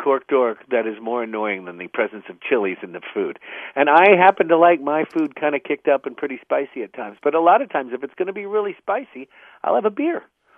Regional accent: Pacific Northwest, United States; also born or lived in Spain; We grew up in the Pacific Northwest, where we more or less lived in what looks like Sunset Magazine. Then we moved to Spain and lived virtually inside the culture of wine and food in Europe

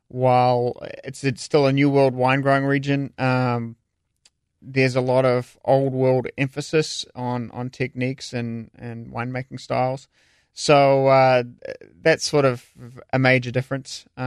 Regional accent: New Zealand; No, because I'm from New Zealand.

